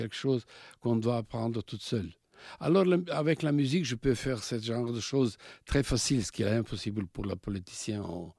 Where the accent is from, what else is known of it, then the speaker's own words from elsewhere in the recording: Sarajevo, Federation of Bosnia and Herzegovina, Bosnia & Herzegovina; C'est un voyage de Belgrade à Sarajevo. Moi, je suis de Sarajevo.